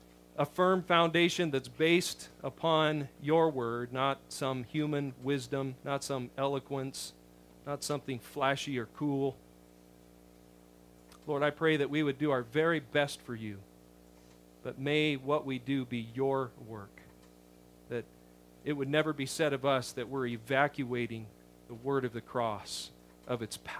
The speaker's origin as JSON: {"language": "English", "town": "Baghdad", "region": "Baghdad Governorate", "country": "Iraq", "said": "I'm a guy from Baghdad, you know."}